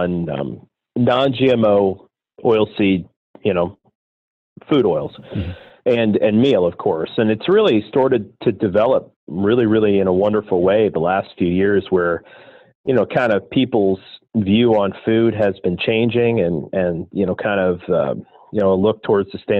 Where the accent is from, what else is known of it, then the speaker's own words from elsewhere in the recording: Pennsylvania, United States; I'm from central Pennsylvania, Lycoming County.